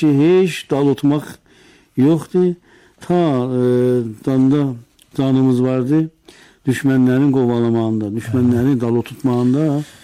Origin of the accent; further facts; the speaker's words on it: Iran; Amma biz İranlıyıq